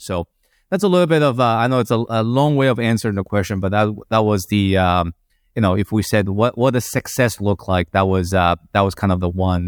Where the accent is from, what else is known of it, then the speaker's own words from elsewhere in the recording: Madrid, Community of Madrid, Spain; Chinese in terms of my nationality, but grew up in Madrid.